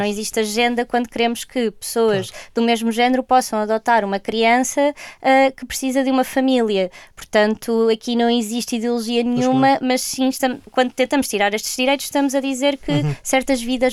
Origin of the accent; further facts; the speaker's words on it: Guarda, Portugal; vim de longe, sou da Guarda.